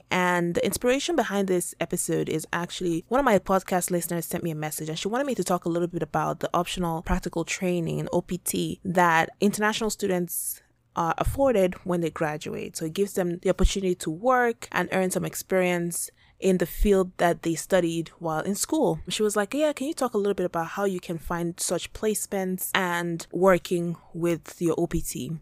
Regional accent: Nigeria; moved away as an adult; now in United States; I was born in Nigeria and I grew up there. I went to school there. I graduated from college from Nigeria. It's always been my dream to study abroad.

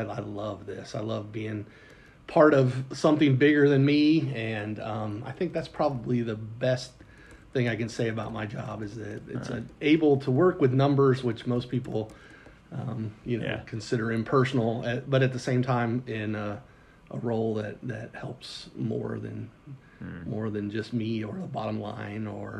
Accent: Fishers, Indiana, United States; Yeah, I grew up in Fishers, Indiana, so northeast side.

